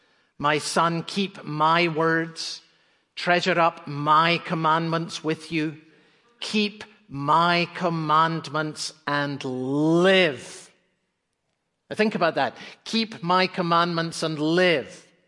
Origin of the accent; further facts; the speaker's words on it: Edinburgh, Scotland, United Kingdom; he was a deacon in the little church in which we grew up in Edinburgh, Scotland.